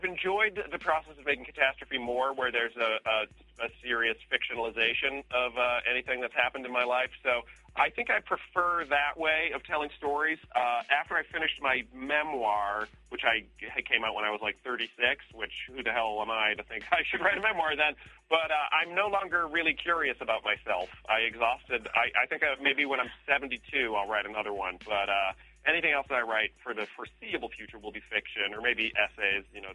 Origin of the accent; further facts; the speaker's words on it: United States; And, I'm American, so I can't tell the difference.